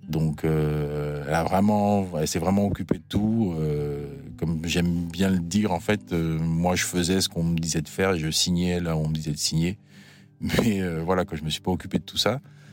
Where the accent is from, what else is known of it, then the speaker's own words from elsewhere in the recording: Martinique; moved away as an adult; also born or lived in France; now in Canada; j'ai 42 ans, je suis donc le mari de Magali. Je viens de la Martinique, je suis arrivé en France, j'avais 18 ans. Et puis maintenant je me retrouve au Québec avec toute ma petite famille, quoi.